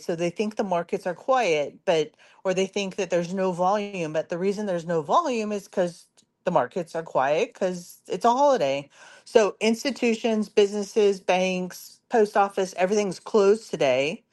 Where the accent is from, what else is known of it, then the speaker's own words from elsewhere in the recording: California, United States; I know a lot of Marines because I'm from SoCal and Camp Pendleton is down in SoCal